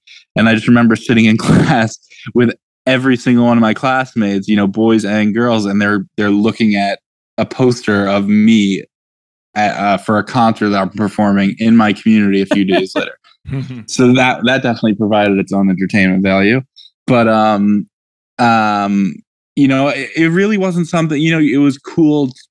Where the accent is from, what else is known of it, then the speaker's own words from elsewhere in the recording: Manhattan, New York, United States; You know, I grew up in Manhattan.